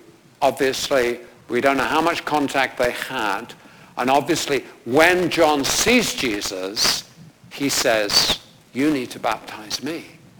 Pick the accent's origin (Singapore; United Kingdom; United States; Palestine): United Kingdom; London; When I grew up in London, which was tremendously fragmented